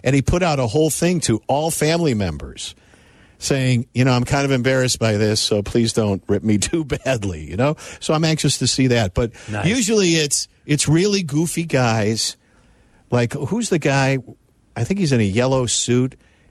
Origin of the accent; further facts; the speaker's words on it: Cincinnati, Ohio, United States; Well, I shouldn't say that because I grew up in Cincinnati.